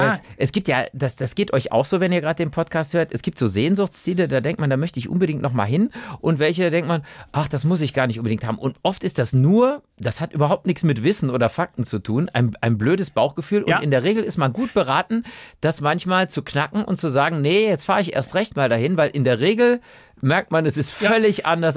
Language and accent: German; Cologne, North Rhine-Westphalia, Germany; aber meine Heimatstadt Köln ist zunehmend der Verwahrlosung heimgegeben.